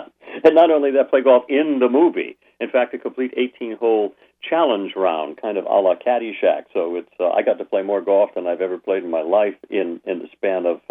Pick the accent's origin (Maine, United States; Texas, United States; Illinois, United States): Maine, United States; hopefully wander over to my better half, the shores of my home state of Maine there.